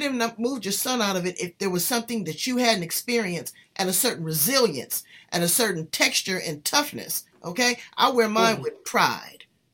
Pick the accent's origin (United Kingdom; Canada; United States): United States; Los Angeles, California; You know, I grew up in South Central LA.